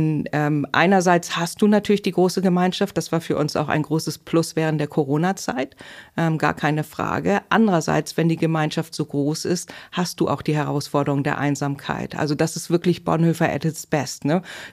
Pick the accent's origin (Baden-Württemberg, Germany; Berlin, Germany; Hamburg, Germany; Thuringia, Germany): Hamburg, Germany; Also ich komme aus Hamburg. Ich war mit 14 das erste Mal bei St. Pauli.